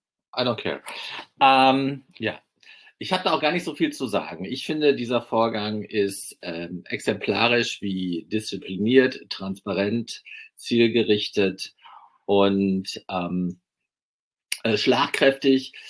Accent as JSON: {"language": "German", "region": "Hamburg", "country": "Germany", "said": "Ich bin ja aus Hamburg"}